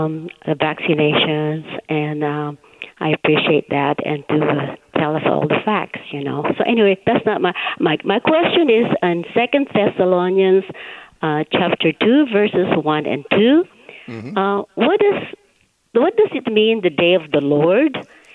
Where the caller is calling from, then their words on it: Rancho Cucamonga, California, United States; Rancho Cucamonga.